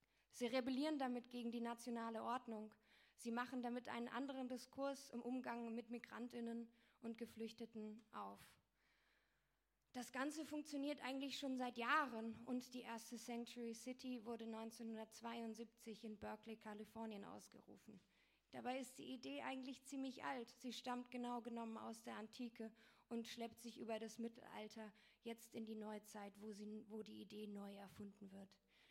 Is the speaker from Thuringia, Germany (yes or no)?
no; Freiburg, Baden-Württemberg, Germany; Ich komme aus Freiburg.